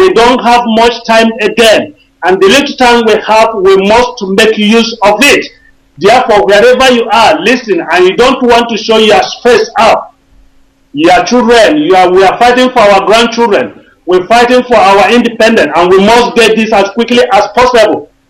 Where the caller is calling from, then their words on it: Germany; I'm calling from Germany.